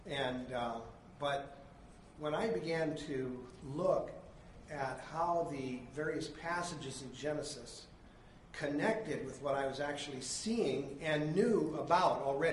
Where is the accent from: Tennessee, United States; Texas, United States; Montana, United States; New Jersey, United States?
Montana, United States; And I grew up in Montana near the Bighorn River and Littlehorn River, and used to ride my bike out after school and on weekends